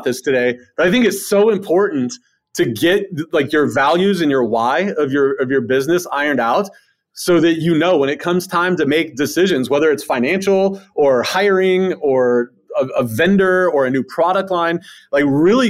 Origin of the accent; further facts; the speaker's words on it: Alabama, United States; also born or lived in Florida; but I'm from Alabama. I'm from Northwest Florida. You know, I'm a simple guy.